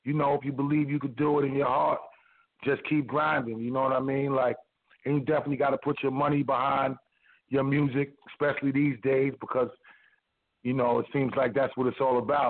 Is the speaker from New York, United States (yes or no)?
yes; Queensbridge, New York, United States; also born or lived in Brooklyn; I was raised in Queensbridge. Spent majority of my life there between Queensbridge and Brooklyn. Till I moved out, you know what I'm saying?